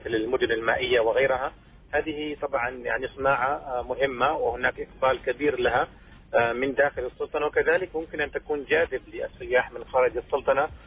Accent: Oman; عندنا في عمان

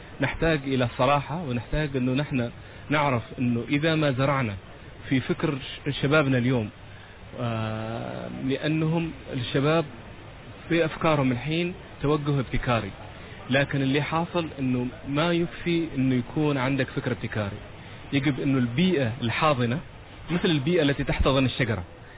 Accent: Oman

